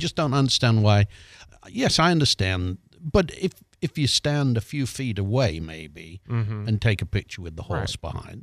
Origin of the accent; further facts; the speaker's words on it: England, United Kingdom; as an Englishman, born Englishman